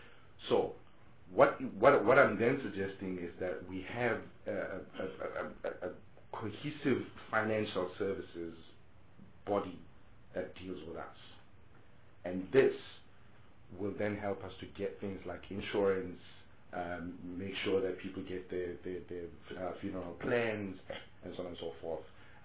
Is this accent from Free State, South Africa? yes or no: yes; Free State, South Africa; I come from the Free State, which is extremely inactive within film, television, and theatre.